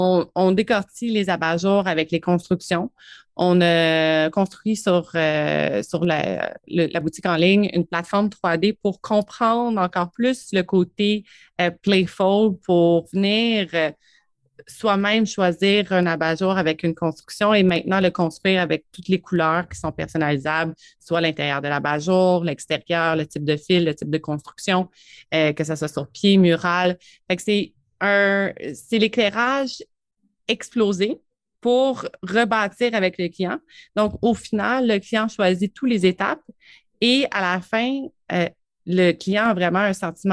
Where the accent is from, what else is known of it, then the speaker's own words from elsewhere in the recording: Montreal, Quebec, Canada; moved away as an adult; Je suis originaire de Montréal, donc live and born, une vraie Montréalaise. J'ai quitté la ville, en fait, il y a 9 ans de ça, pour me déposer, pour avoir un pied à terre en campagne.